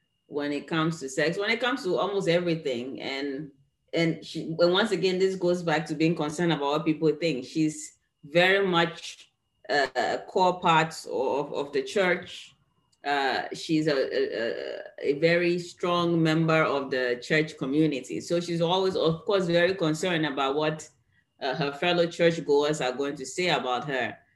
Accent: Ghana; me growing up in Ghana.

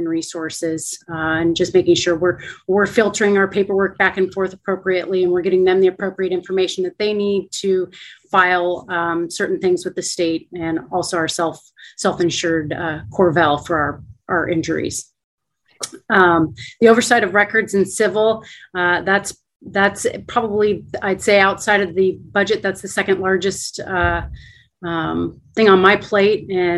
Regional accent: University Place, Washington, United States; moved away as an adult; also born or lived in Juneau, Alaska; born and raised in University Place, Washington, which is just a small town outside of Tacoma. Married early, 21, got the opportunity by my oldest brother to move to Juneau, Alaska

